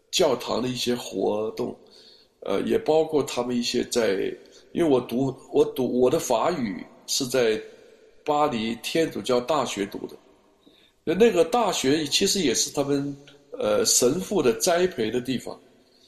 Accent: China; now in Paris, France; 我就告诉他，我说我是中国人

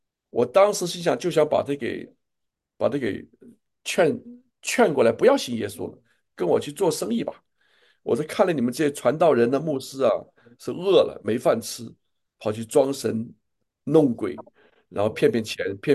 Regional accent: China; 我们中国人这一代人最怕被人骗了

